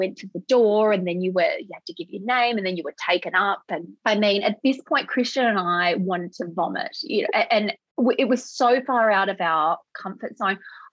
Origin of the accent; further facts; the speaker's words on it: Melbourne, Victoria, Australia; We're from Melbourne